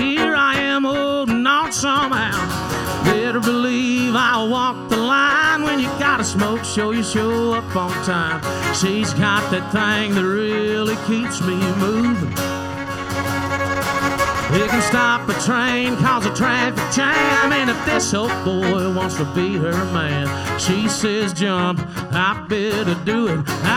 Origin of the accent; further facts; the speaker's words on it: Leesburg, Georgia, United States; I'm from Leesburg, Georgia.